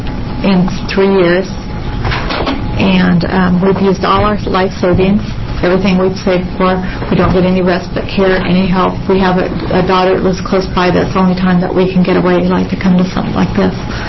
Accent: Oregon, United States; I'm from Deschutes County.

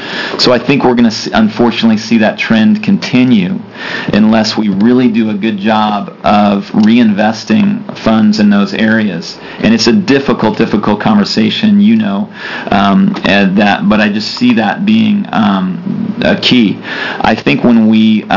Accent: Grants Pass, Oregon, United States; there's not the revenue that the county would have had from logging receipts in my hometown in Grants Pass

